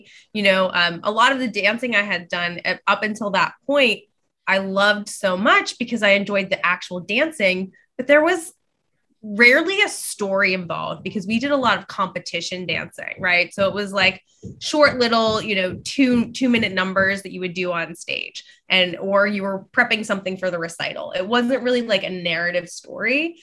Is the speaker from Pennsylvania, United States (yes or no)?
yes; Pittsburgh, Pennsylvania, United States; I grew up in Pittsburgh, Pennsylvania. Go Steelers